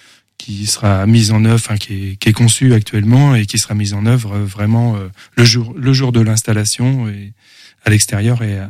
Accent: Pays de la Loire, France; je suis angevin, enfin je suis né en Anjou

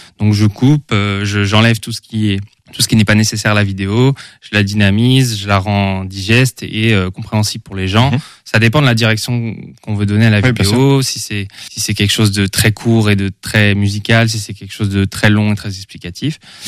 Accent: Rosporden, Brittany, France; je viens de Rospordin, donc c'est une petite bourgade en Bretagne, à côté de Concarneau, pour ceux qui connaissent.

